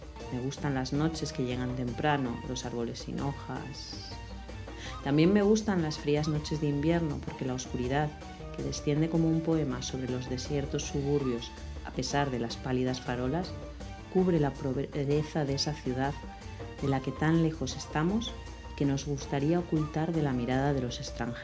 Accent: Mieres, Asturias, Spain; es de mi pueblo.

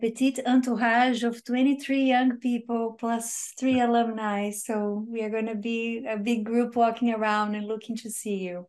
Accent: Brazil; I grew up in Brazil during the dictatorship.

